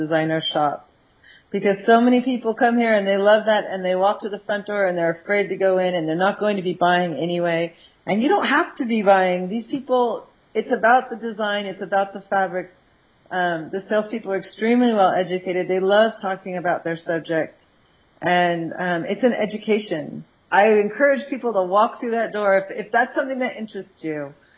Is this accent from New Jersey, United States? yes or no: no; San Francisco, California, United States; I come from San Francisco, beautiful city.